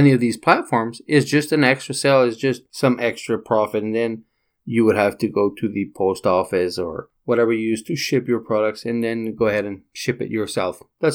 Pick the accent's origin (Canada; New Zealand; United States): Canada; And being Canadian, Canada Post is super expensive.